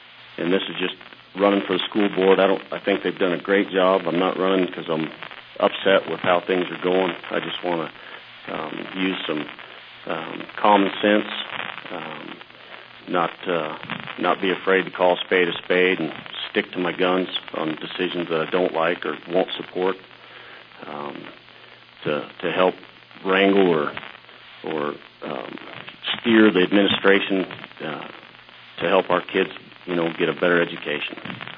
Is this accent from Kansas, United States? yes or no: no; Pinedale, Wyoming, United States; now in Big Piney, United States; I grew up here in Sublette County, over in the Pinedale area. Now I live over here in Big Piney.